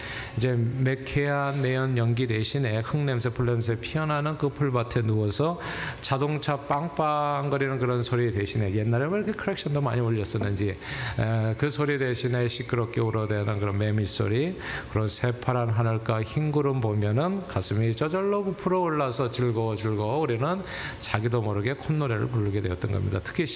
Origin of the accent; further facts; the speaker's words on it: Seoul, South Korea; 어린 시절에 매형 가득한 서울에 살 때 세상은 온통 뿌연 줄 알았어요. 저는 서울에서 태어났거든요.